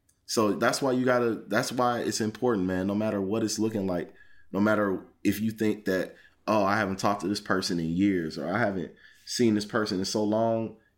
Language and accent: English; St. Louis, Missouri, United States; when I was growing up in St. Louis, man, people love sitting out on their porch.